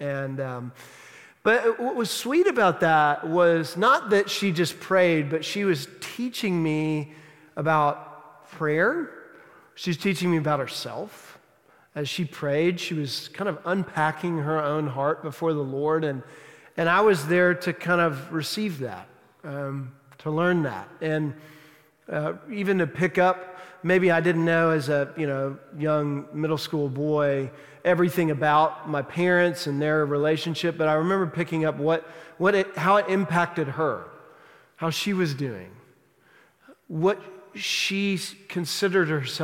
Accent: Dallas, Texas, United States; I'm originally from Texas, and I grew up as an only child, and my parents in Dallas when I was younger got separated

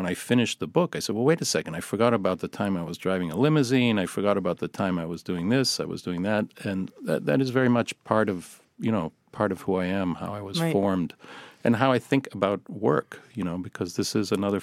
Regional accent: Boston, Massachusetts, United States; my high school years were 1969 to 1973, and I grew up in Boston

